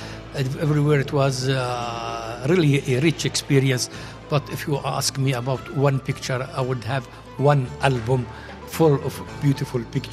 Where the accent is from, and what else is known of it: Madaba, Madaba Governorate, Jordan